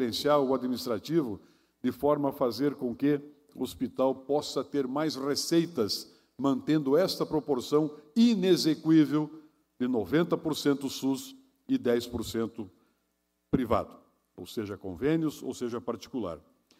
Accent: Santa Catarina, Brazil; seguramente voltarei aqui como cidadão catarinense, como cidadão oestino e como brasileiro

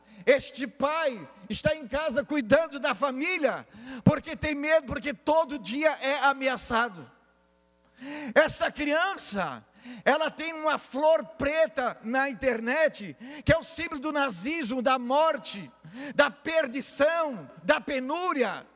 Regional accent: Santa Catarina, Brazil; quero dizer para vocês que nós catarinenses precisamos ter orgulho do nosso povo.

